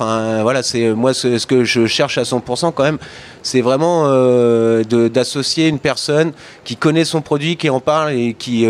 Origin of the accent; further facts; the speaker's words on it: Normandy, France; je suis normand